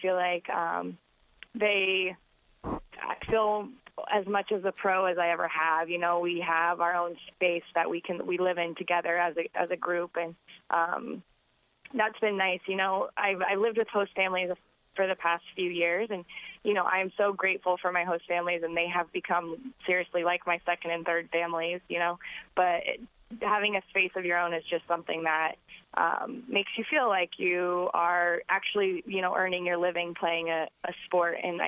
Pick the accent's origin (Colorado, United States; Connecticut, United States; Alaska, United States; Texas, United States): Colorado, United States; I coached back at home. I'm from Colorado, so I coached for the Colorado Rush for a little bit